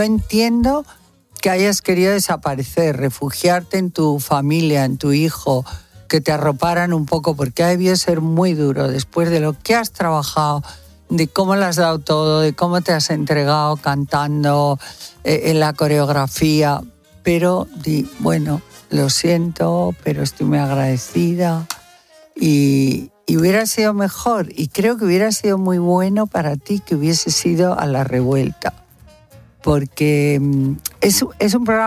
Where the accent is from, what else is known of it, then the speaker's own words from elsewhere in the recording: Asturias, Spain; como asturiana que llevo Asturias por todo el mundo y tengo mi casa en Llanes y adoro Asturias